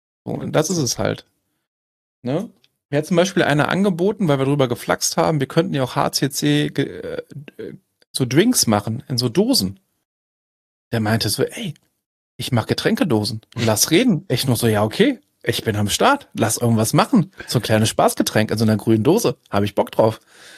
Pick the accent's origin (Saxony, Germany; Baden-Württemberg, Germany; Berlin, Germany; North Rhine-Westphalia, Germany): North Rhine-Westphalia, Germany; Düsseldorf; Ich komme aus Düsseldorf.